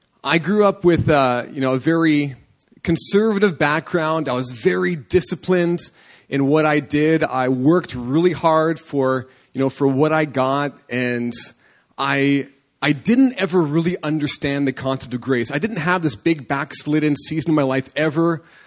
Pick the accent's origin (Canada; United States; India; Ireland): Canada; You know, I'm from Canada. I love hockey. I grew up, living, breathing hockey